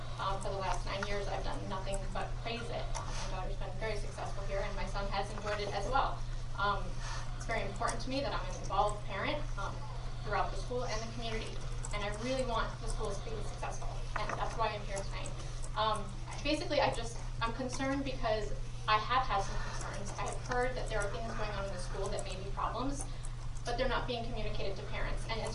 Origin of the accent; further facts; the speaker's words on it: Hillsboro, United States; I'm from Hillsboro. And I really reiterate what you said and the fact that I own numerous homes in this town